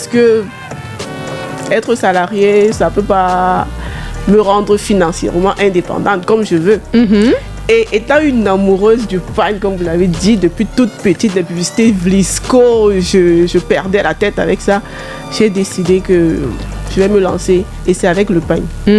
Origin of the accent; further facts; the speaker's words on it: Bafang, West, Cameroon; puisque je suis de Bafang, donc ma langue nationale, maternelle, ça me fait.